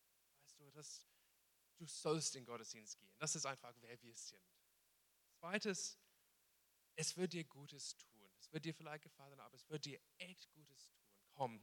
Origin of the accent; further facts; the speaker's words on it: Australia; German is a second language; now in Stuttgart, Germany; Genau, ich komme aus Australien. Meine Frau und ich sind ziemlich neu hier in Stuttgart